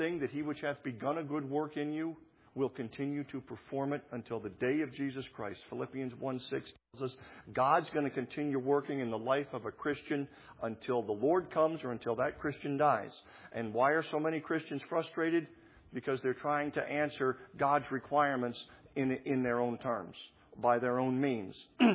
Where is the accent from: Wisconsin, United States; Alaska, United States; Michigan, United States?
Alaska, United States; I was born and raised in Alaska.